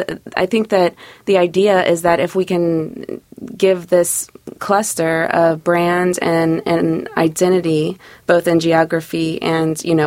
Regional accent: Covington, Kentucky, United States; I'm a little close to the case because I grew up in West Covington.

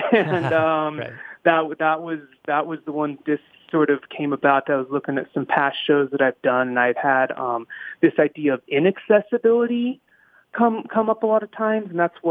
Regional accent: Basalt, Colorado, United States; My parents still live in the house I grew up at in Basalt

